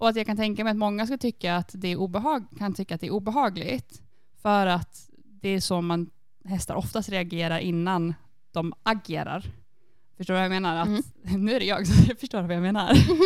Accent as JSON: {"language": "Swedish", "country": "Sweden", "lives_now": "abroad", "said": "en sak som kanske skiljer sig från de hästar man är van att rida vid hemma i Sverige är att det går väldigt mycket mer fram här."}